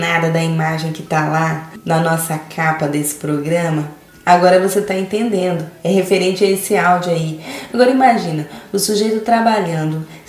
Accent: Espírito Santo, Brazil; Eu sou capixaba e preparo moqueca tradicionalmente capixaba.

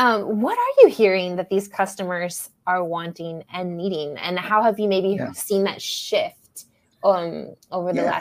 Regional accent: United States; moved away as an adult; now in Mexico; I'm an expat. I spent, you know, I'm from the United States, live in Mexico, came here in my early 20s.

